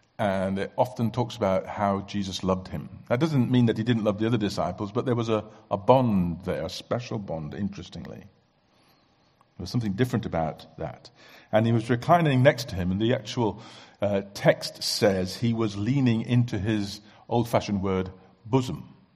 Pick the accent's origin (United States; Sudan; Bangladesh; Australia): Bangladesh; I grew up in Bangladesh, where I often saw men walking hand in hand down the road.